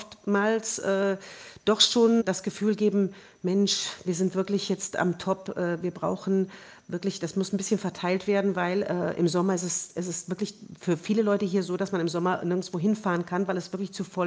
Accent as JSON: {"language": "German", "town": "Königswinter", "region": "North Rhine-Westphalia", "country": "Germany", "moved": "yes", "said": "meine Familie ist hier aus Deutschland. Ich komme aus Königswinter bei Bonn und wir sind hierher gezogen."}